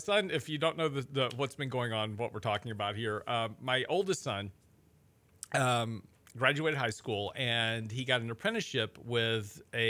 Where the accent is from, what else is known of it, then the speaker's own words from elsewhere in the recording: Texas, United States; That I was from Texas, and they wanted to know whether or not we all had cattle and oil wells.